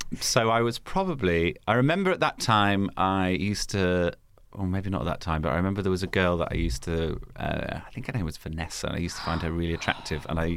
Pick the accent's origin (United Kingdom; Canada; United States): United Kingdom; Birmingham, West Midlands; And then when I said I was from Birmingham and my name, he's like, that's the kid that gave me...